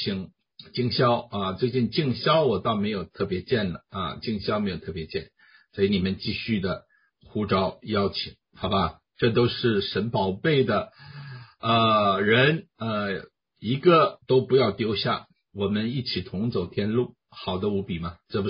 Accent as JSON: {"language": "Chinese", "country": "China", "said": "我们都是中国人，大部分都是中国人啊。"}